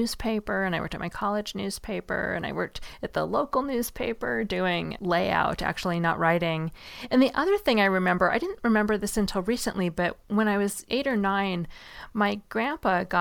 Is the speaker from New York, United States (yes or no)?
no; Seattle, Washington, United States; I grew up in Seattle, and it rains a lot there.